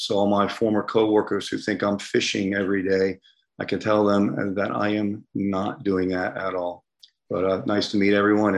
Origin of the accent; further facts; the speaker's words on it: West Palm Beach, Florida, United States; I'm born and raised in West Palm Beach. I've been living here for 51 years.